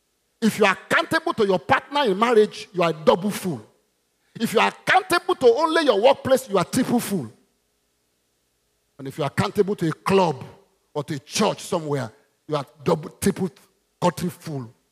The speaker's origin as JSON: {"language": "English", "country": "Côte d’Ivoire", "said": "I wanted to be a farmer before I came from Ivory Coast. When I got to my village"}